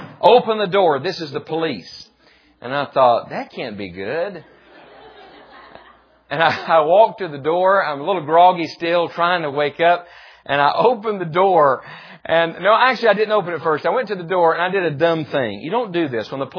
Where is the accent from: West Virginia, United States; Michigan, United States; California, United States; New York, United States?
West Virginia, United States; I mean, you know, we think, I grew up in West Virginia. West Virginia's got nothing on South Georgia.